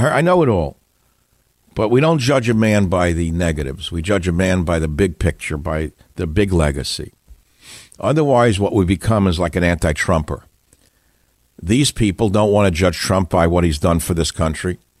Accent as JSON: {"language": "English", "region": "New York", "country": "United States", "tie": "born or raised there", "said": "I grew up in New York, as I've told you before"}